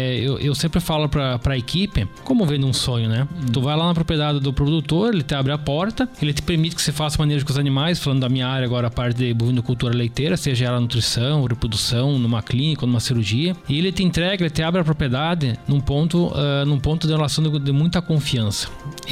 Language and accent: Portuguese; Maravilha, Santa Catarina, Brazil; also born or lived in Rio Grande do Sul; Na verdade, natural, nascimento sou gaúcho, né? Mas minha família sempre me criei em Maravilha, então eu venho de Maravilha, né?